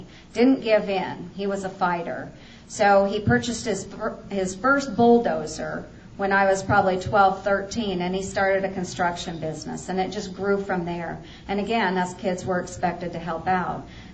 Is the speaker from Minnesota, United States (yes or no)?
no; Stanton, Iowa, United States; I am an Iowan. I was raised in Iowa. I was raised on a farm north of Stanton, Iowa, which is just south of Highway 34 in Montgomery County.